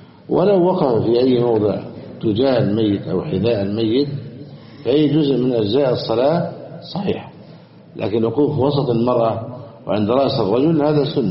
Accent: Egypt

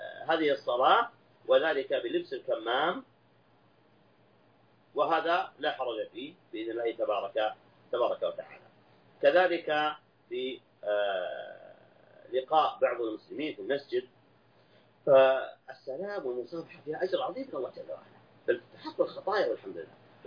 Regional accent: Saudi Arabia; عندنا في المملكة العربية السعودية

